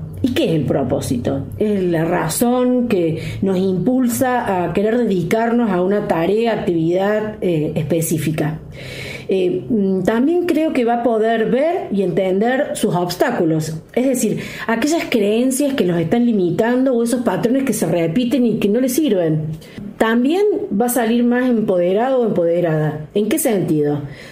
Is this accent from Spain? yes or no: no; Córdoba, Argentina; Soy la coach vocacional, soy cordobesa, soy coach y soy madre.